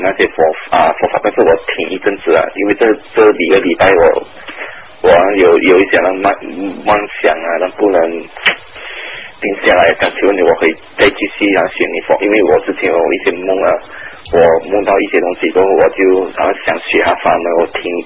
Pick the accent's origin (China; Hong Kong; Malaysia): Malaysia; 我是来自马来西亚，我才在马来西亚，